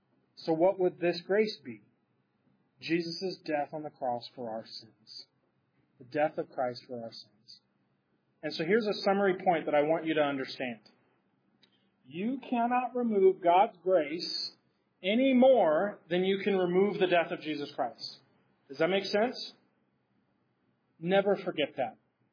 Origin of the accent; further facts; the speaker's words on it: Utah, United States; where I'm from, born and raised in Utah